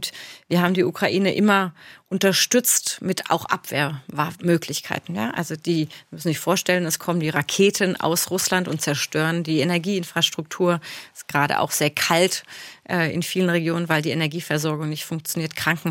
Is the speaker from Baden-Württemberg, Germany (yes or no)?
yes; Neuenburg am Rhein, Baden-Württemberg, Germany; Ich komme aus der Grenzregion, aus Neuenburg am Rhein. Eine Region, die häufiger gewechselt hat zwischen Deutschland und Frankreich